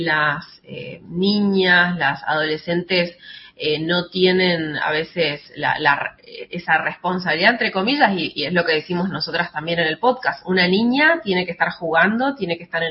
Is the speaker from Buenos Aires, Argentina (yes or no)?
no; Resistencia, Chaco, Argentina; Yo soy de Resistencia, a casi 400 kilómetros